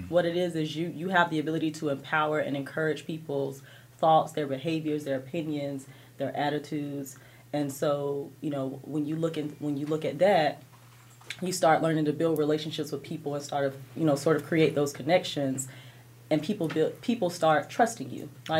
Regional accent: Jacksonville, Florida, United States; Growing up in Jacksonville, that's sort of kind of all I got the chance to see. I went to school in inner city Jacksonville

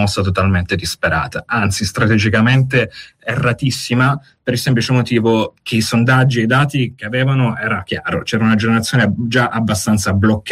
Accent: Calabria, Italy; io da calabrese ancora di più ne sono orgoglioso

